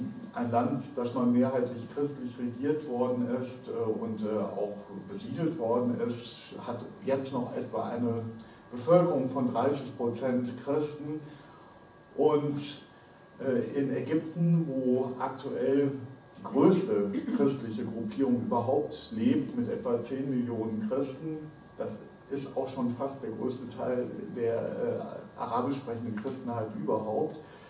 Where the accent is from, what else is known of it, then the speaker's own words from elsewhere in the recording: North Rhine-Westphalia, Germany; born there; now in Kiel, Germany; Ich bin gebürtiger Westfale, nein, eigentlich bin ich immer noch Westfale, auch wenn ich jetzt schon 10 Jahre in Kiel wohne.